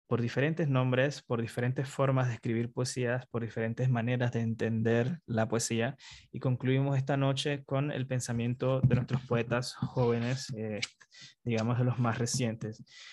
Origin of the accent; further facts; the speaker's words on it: Panama; Como panameño que soy, me he dado cuenta que nuestra poesía está llena de cultura, de diferentes sitios